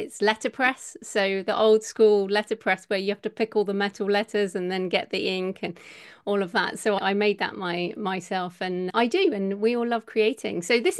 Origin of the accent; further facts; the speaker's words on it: United Kingdom; I call it Patreon being British